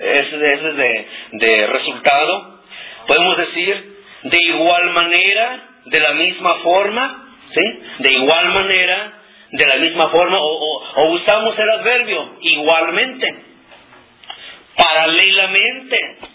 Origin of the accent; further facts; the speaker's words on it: Mexico; first language Nahuatl; Spanish is a second language; el náhuatl es mi idioma materno.